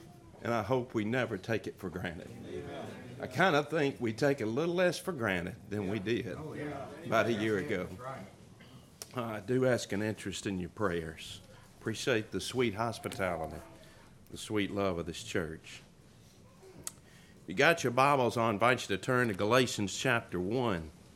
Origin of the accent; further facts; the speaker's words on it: Mississippi, United States; I'm from Mississippi, but I'm home here in Texas.